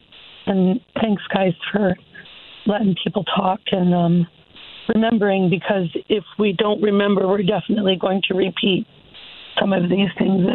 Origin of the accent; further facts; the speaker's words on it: Oxford, United States; So I grew up in Oxford, but my grandmother lived in Queens.